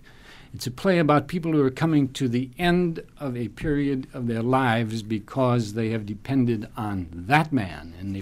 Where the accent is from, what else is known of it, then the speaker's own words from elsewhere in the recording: Meriden, Connecticut, United States; Yes, as a matter of fact, I am. I'm from Meriden.